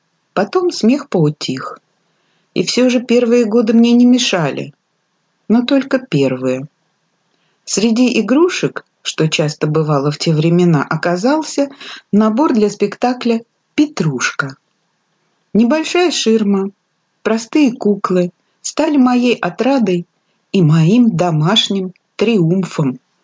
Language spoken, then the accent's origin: Russian; Taganrog, Rostov Oblast, Russia; born there